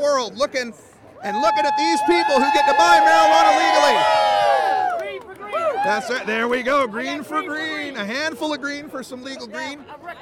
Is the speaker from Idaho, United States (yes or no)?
yes; Idaho, United States; I'm originally from Idaho. Any Idahoans? I'm it. I'm the only Idahoan.